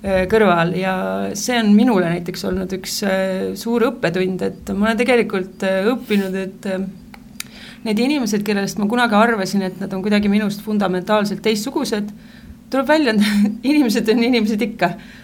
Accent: Saare County, Estonia

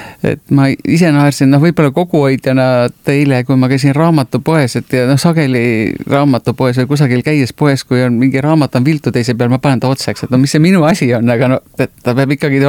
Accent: Saare County, Estonia; first language Muhu; minu isamaa on Saaremaa ja minu ema keel on muhu keel. Sest kuigi ma sündisin Saaremaal

